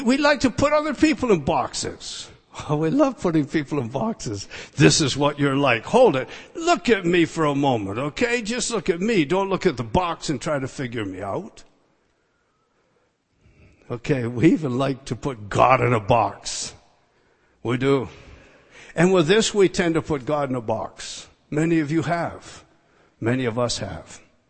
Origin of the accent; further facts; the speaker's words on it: United States; I'm a Scottish American. I'm just an American, my friend.